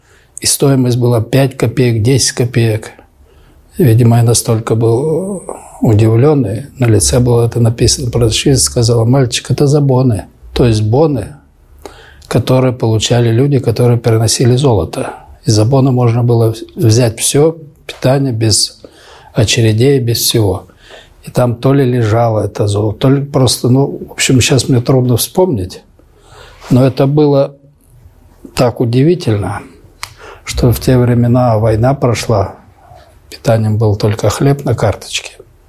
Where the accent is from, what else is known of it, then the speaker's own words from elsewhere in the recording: Irkutsk, Irkutsk Oblast, Russia; я уроженец города Иркутска.